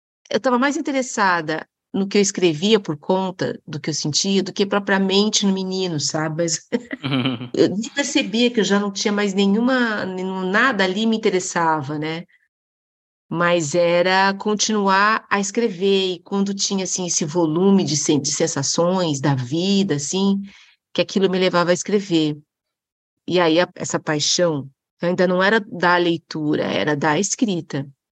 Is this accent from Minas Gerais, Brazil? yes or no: no; São Bernardo do Campo, São Paulo, Brazil; lá em São Bernardo do Campo, onde eu fui criada